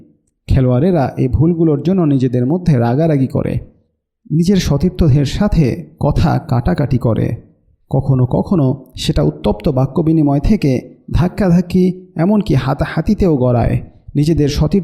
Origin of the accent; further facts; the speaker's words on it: United States; যদিও আমি আমেরিকাতেই বড় হয়েছি।